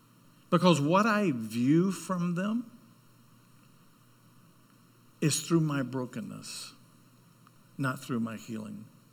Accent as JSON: {"language": "English", "town": "Charlotte", "region": "North Carolina", "country": "United States", "said": "I said, yeah, I'm from NASCAR territory. I'm from Charlotte."}